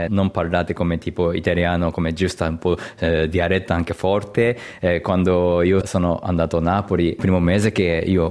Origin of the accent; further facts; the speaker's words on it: Chiba, Japan; Italian is a second language; moved away as an adult; also born or lived in Tokyo; now in Italy; Io sono da Chiba, vicino Tokyo. Sono stato a Tokyo praticamente 4 anni